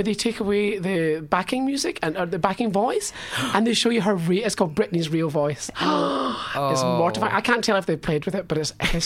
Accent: Scotland, United Kingdom; accent: Scottish; I'm sorry, I'm just saying that my Scottish accent.

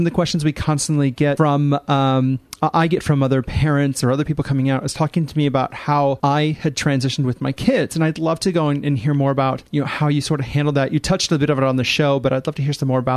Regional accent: Midwest, United States; No, I'm from the Midwest in the U.S.

